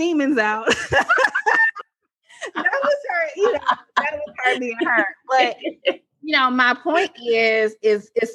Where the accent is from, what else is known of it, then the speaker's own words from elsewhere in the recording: Atlanta, Georgia, United States; I definitely am like super blackety black, born and raised in Atlanta